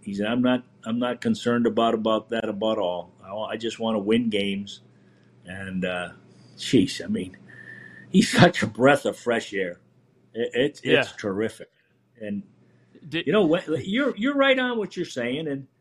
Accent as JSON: {"language": "English", "region": "Massachusetts", "country": "United States", "said": "I'm from Massachusetts."}